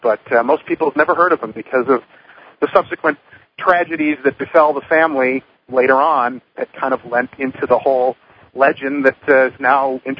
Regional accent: Chicago, Illinois, United States; also born or lived in St. Louis; So I've born and raised in Chicago, but spent quite a few years in St. Louis and still get back there as often as I can.

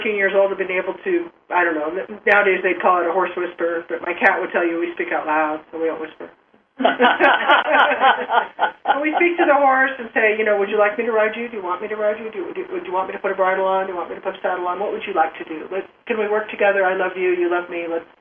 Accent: Nebraska, United States; I grew up in Nebraska with horses, you know.

